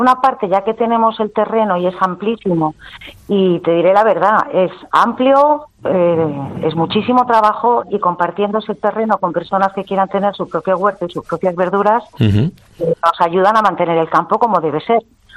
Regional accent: Madrid, Community of Madrid, Spain; porque yo soy de fuera, soy de Madrid. Aterricé aquí

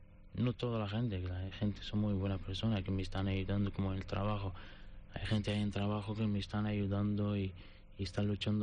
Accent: Algeria; Spanish is a second language; moved away; Porque llamo y la primera pregunta, ¿de dónde eres? Digo, soy argelino.

